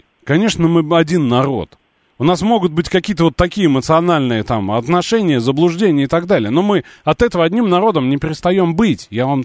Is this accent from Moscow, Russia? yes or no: yes; Moscow, Russia; Мы, москвичи, считаем себя их одним народом.